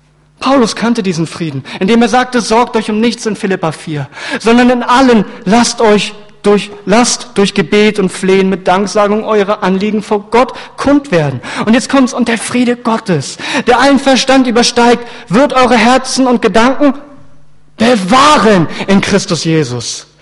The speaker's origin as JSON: {"language": "German", "town": "Lübeck", "region": "Schleswig-Holstein", "country": "Germany", "said": "Als ich frischer Christ war, und ich komme aus Lübeck, das heißt vom Meer, ich bin Norddeutscher"}